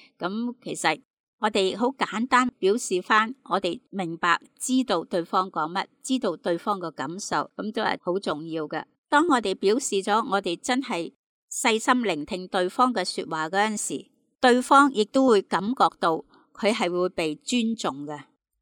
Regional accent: Guangdong, China; 咁我觉得我哋广东人向呢一方面啲说话都几好㗎

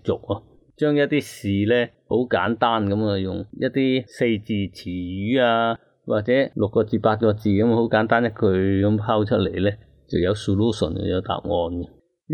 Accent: Hong Kong; 咁当我香港人傻啦

